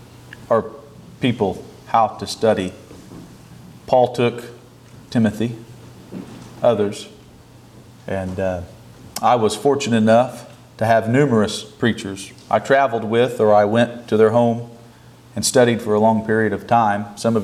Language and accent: English; Missouri, United States; I'm from Southwest Missouri